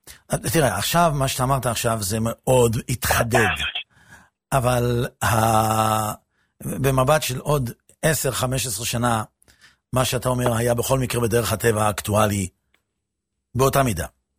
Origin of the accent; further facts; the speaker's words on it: Netanya, Central District, Israel; כשאני גדלתי בנתניה, הייתה לי הרגשה שכולם ניצלו בשואה, בתור ילד.